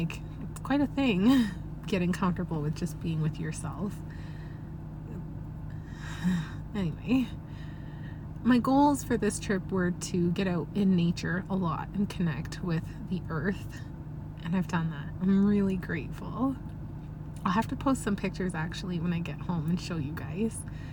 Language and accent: English; Canada; I'm Canadian. I can handle a bit of chilly weather.